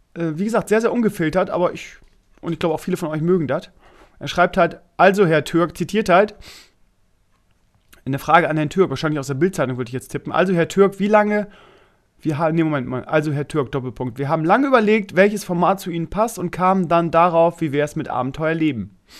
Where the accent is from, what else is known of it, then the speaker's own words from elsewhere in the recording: Bremen, Germany; accent: North German; ja, ich komme aus Bremen. Sagt er, ja, sind wir Nachbarn, ich komme aus Oldenburg, ich habe gleich gehört irgendwie, an deinem Dialekt. Scheinbar haben wir Bremer noch irgendwas drinne, auch wenn wir eigentlich Hochdeutsch sprechen